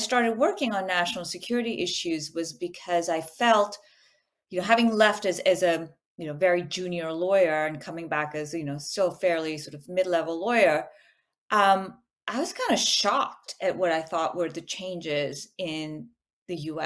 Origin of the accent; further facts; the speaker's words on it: Pakistan; born there; One is that I'm Pakistani by birth.